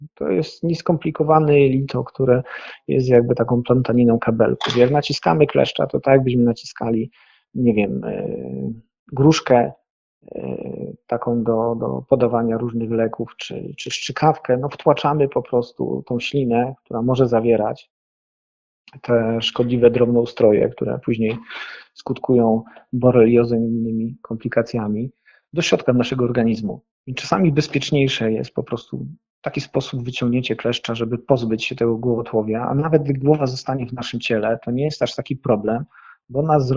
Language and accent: Polish; Sanok, Subcarpathian Voivodeship, Poland; moje ulubione miejsce w okolicach Sanoka, mojej rodzinnej miejscowości